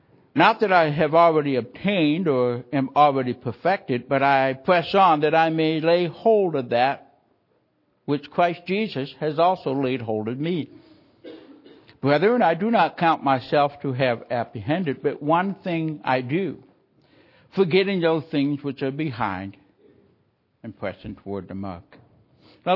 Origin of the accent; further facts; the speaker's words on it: Canada; because I am a Canadian, and we have a wider field and a longer field